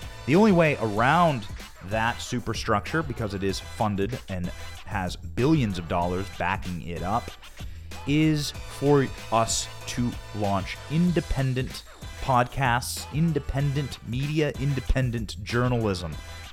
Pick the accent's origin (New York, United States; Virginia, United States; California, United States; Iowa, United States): Iowa, United States; I grew up in Iowa. I grew up working on farms. I went to community college, and I went to the University of Iowa.